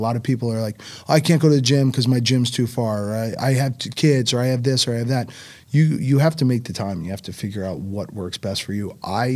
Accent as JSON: {"language": "English", "town": "Newark", "region": "New Jersey", "country": "United States", "tie": "born or raised there", "said": "I grew up in Newark, New Jersey."}